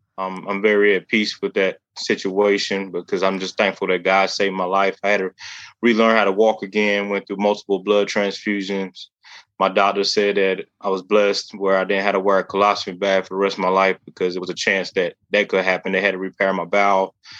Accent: Beaufort, North Carolina, United States; So I was raised in Beaufort, North Carolina, about 45 minutes outside of New Bern.

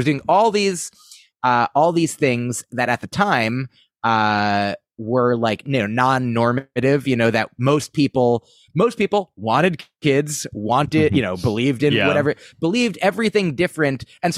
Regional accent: New Jersey, United States; I grew up in New Jersey. I just went up there for school.

